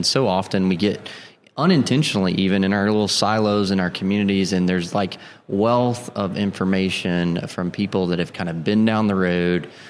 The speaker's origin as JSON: {"language": "English", "region": "Tennessee", "country": "United States", "said": "I do that all the time just because I'm from Tennessee."}